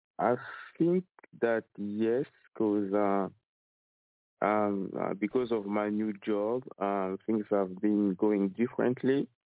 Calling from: Canada; from Canada.

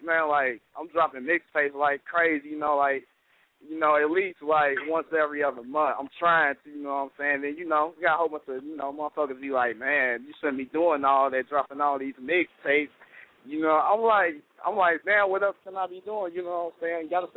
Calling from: St. Paul, Minnesota, United States; Calling from St. Paul, Trans City.

